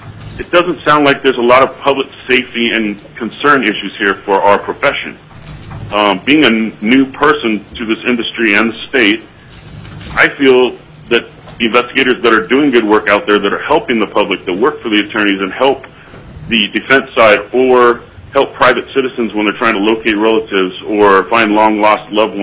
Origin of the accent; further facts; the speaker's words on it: California, United States; moved away as an adult; now in Anchorage, United States; I grew up in California. I've been in Alaska for about 13 years now.